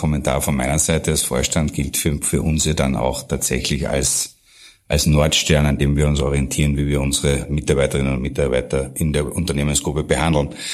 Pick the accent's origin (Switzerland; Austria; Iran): Austria; Villach, Carinthia; born there; Als gebürtiger Villacher sind mir Geselligkeit und Familiensinn quasi in die Wiege gelegt.